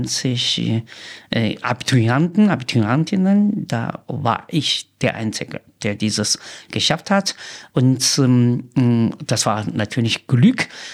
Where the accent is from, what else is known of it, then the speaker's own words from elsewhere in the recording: China; German is a second language; Ich bin im Nanz, auf dem Dorf geboren, eine Grundschule besucht.